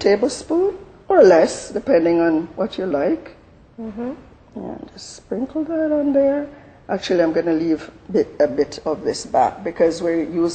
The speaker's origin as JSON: {"language": "English", "country": "Jamaica", "said": "As Jamaican, we use this a lot"}